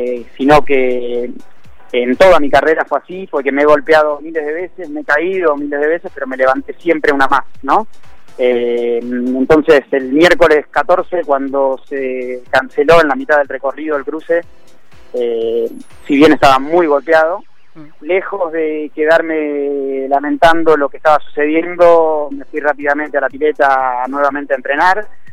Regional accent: Buenos Aires, Argentina; Siendo porteño yo quería hacer el Río de la Plata alguna vez, siendo nadador de aguas abiertas.

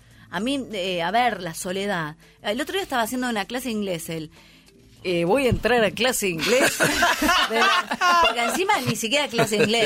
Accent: Argentina; moved away; Y yo creo que me fui de Argentina, 2009, 2010 me fui.

